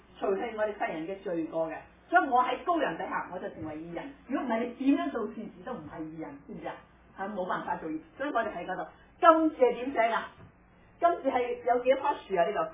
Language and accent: Cantonese; China; 我中国人